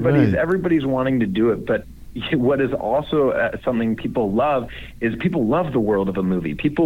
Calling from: Beverly Hills, California, United States; I'm calling you from our little office over in Beverly Hills that we have set up for the next couple months.

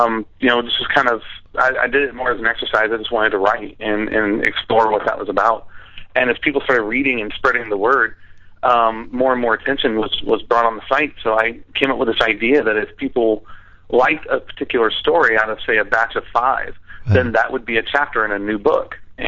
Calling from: Atlanta, Georgia, United States

